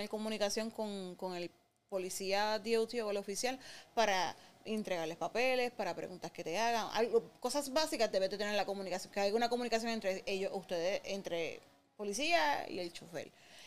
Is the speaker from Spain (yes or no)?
no; Puerto Rico; accent: Puerto Rican English; Spanish is a second language; now in United States; Yo no te digo que soy gringa ni soy bilingüe full. Yo, mi inglés es un Puerto Rican English.